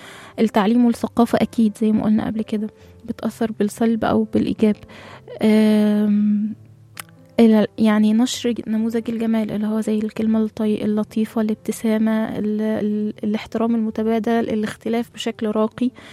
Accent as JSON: {"language": "Arabic", "country": "Egypt", "said": "احنا دايما زي ما قلت كده احنا عندنا اعتزاز كمصريين مثلا بحضارتنا."}